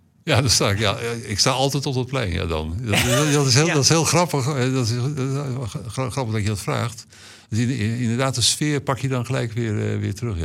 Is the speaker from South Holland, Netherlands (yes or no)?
yes; Zwijndrecht, South Holland, Netherlands; Geboren en opgegroeid in Zwijndrecht. Aan de andere kant van de rivier.